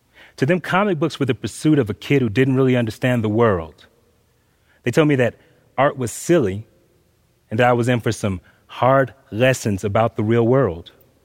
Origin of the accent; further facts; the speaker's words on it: Atlanta, Georgia, United States; I grew up in Atlanta, Georgia, and I didn't know very many white people, but I was raised in a Southern black church